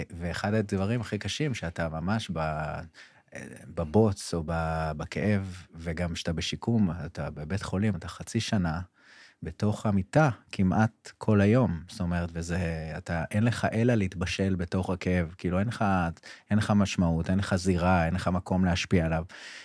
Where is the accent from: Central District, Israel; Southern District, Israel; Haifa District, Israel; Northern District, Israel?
Central District, Israel; Kvutzat Yavne; גדלתי בקבוצת יבנה, ועזבתי את הקיבוץ